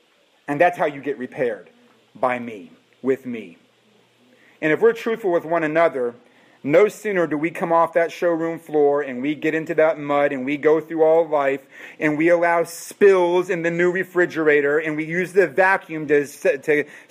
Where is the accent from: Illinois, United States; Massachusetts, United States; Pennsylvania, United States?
Massachusetts, United States; You know, in states, I'm from Massachusetts, there's a thing called a lemon law.